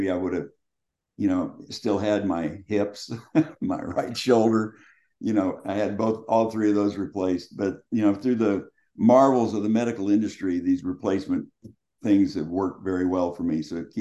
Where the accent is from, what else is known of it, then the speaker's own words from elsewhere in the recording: Sonora, California, United States; So they came to my hometown of Sonora, sat in my dad's kitchen in the restaurant with me and my dad